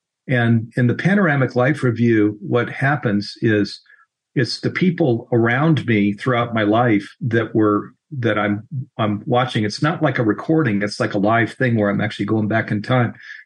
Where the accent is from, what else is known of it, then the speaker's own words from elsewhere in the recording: California, United States; I come from Silicon Valley where I understand that environment.